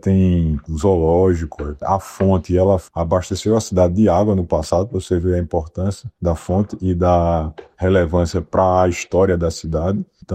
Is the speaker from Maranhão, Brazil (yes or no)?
no; João Pessoa, Paraíba, Brazil; Como eu sou da cidade, né, de João Pessoa, sou natural daqui